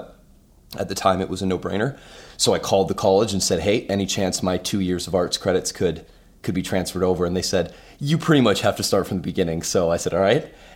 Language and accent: English; Kelowna, British Columbia, Canada; I've been born and raised in Kelowna pretty much my entire life. So I moved here when I was 2 years old. Myself and my sister, who's 2 years older than me, we were raised by a single mom. And I've gone to school here